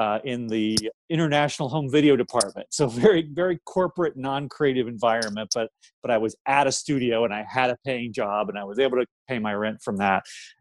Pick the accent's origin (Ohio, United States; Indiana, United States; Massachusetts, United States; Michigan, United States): Ohio, United States; I grew up in Ohio